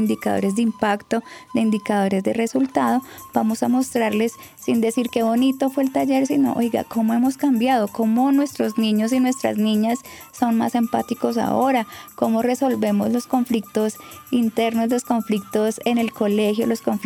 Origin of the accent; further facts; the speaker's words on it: Colombia; quiero como colombiano